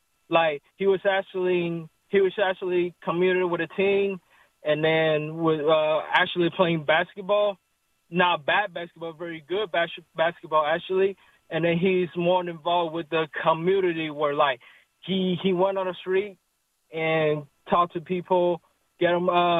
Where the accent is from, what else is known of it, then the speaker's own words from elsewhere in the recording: Taiwan; English is a second language; now in Atlanta, United States; and I am Taiwanese. I was born and raised in Taiwan, and then I moved and staying here in ATL for about 10 years.